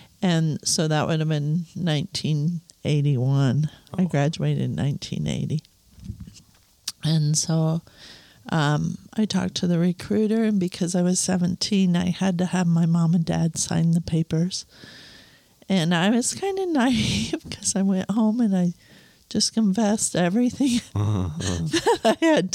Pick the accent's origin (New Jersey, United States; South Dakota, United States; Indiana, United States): Indiana, United States; North Manchester; Okay, so I grew up in North Manchester, and my growing up years, my dad always told us that he believed we had a great nation